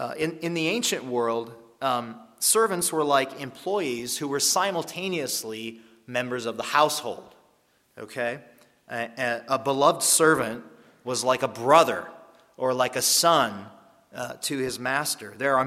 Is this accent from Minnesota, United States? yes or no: yes; Minnesota, United States; born or raised there